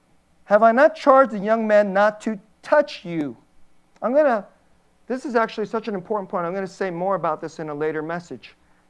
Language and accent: English; United States; I can imagine, and I'm Korean American, and when I was in college, I read this book about Japanese baseball, which I loved.